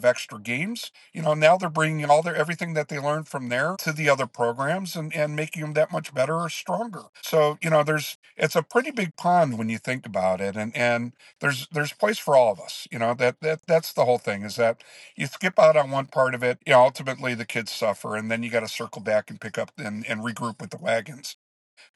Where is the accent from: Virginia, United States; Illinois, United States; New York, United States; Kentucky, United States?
Illinois, United States; Chicago; I mean, so, you know, and I grew up in Chicago, you know, and you know, we can't put together that track record.